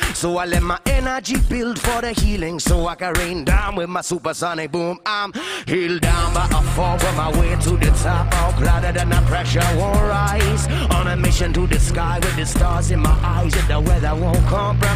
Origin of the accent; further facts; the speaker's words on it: Australia; I'm from Australia. I've been traveling around the world for a couple of years now.